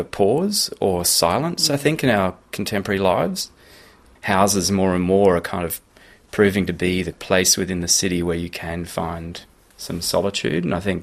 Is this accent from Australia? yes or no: yes; Queensland, Australia; So growing up in Queensland